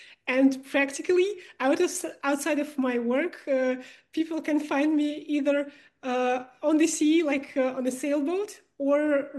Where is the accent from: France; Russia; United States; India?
Russia; moved away as an adult; I'm born and raised in Russia.